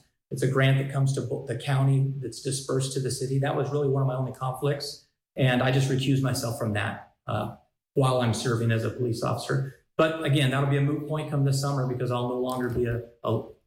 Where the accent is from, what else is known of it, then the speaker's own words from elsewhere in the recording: Chico, California, United States; Absolutely. Yeah, I was born here 50 years ago and worked my way through the minor leagues